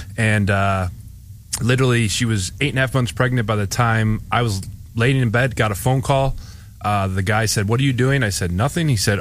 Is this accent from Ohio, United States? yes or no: no; Irondequoit, New York, United States; born there; I was born in Irondequoit.